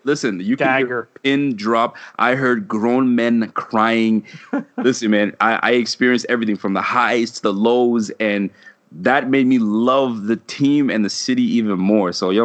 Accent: Canada; I'm born and raised in Canada

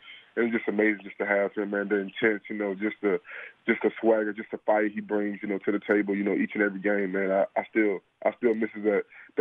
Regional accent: Louisiana, United States; But just growing up in Louisiana, you know, just playing for LSU, I mean, it was a dream come true

